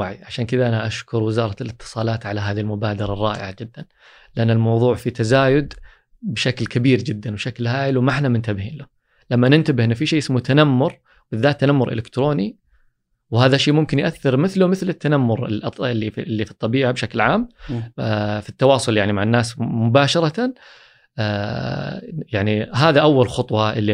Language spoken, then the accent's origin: Arabic; Saudi Arabia; الحمد لله خدمات الرعاية الصحية النفسية عندنا في المملكة العربية السعودية أصبحت أفضل بكثير من السابق